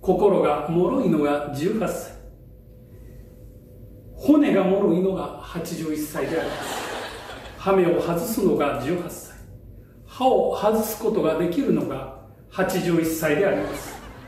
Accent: Maizuru, Kyoto, Japan; 舞鶴が生んだご当地芸人、

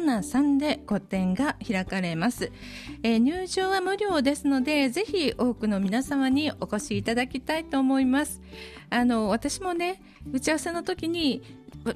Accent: Osaka, Japan; はいはい、私も大阪なんですよ。

